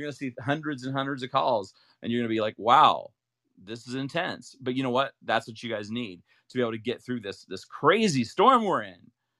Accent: Ohio, United States; also born or lived in Utah; I grew up in Ohio and went to college, you know, Brigham Young University, and never, and that's in Utah.

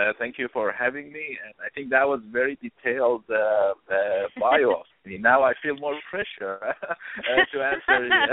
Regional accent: Iran; moved away as an adult; also born or lived in Syria; now in United States; I was born in Iran. I grew up in Iran and in Syria and studied there. I worked for different human rights groups. And then I came to the States 5 years and a half ago.

